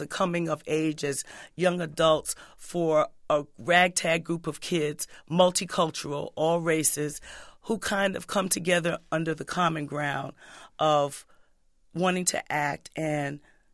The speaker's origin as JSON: {"language": "English", "town": "Harlem", "region": "New York", "country": "United States", "said": "I started in New York. I'm from Harlem, came from Harlem to Hollywood."}